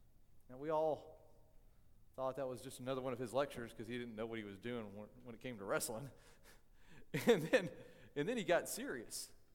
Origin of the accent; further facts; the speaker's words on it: Tennessee, United States; I'm from Tennessee. I grew up in the hills of Tennessee. Some might even call me a redneck or a Covite, and that's fine.